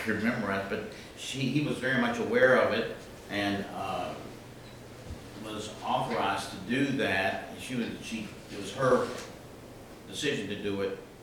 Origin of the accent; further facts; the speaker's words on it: Charlottesville, Virginia, United States; I'm from Charlottesville